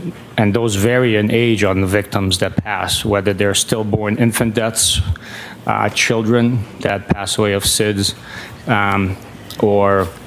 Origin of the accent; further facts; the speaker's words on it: Boston, Massachusetts, United States; also born or lived in Lviv, Ukraine; I was 9 years old when my family moved to the Boston area.